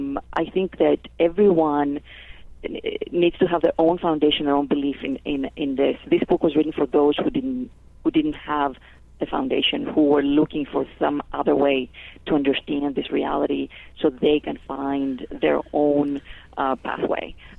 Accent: Greece; accent: Greek; English is a second language; I was raised in Greece, actually, that's where the accent is from, Greek Orthodox or Christian, and, you know, believed in one God, and there was only one way to believe.

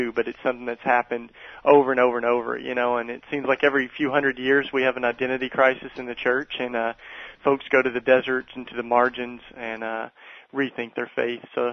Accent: Tennessee, United States; And I grew up in East Tennessee, and that just totally shaped my whole social and political view

